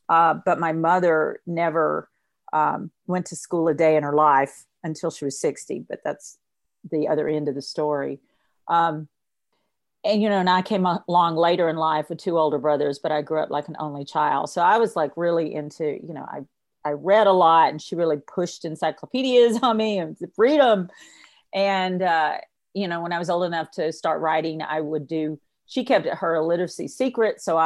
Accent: Philadelphia, Mississippi, United States; I'm from Philadelphia, Mississippi, which is Neshoba County.

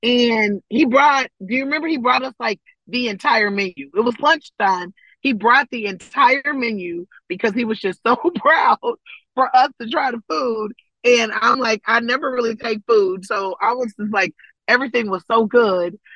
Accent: Katy, Texas, United States; because I grew up in Katy, I would tell everybody about it.

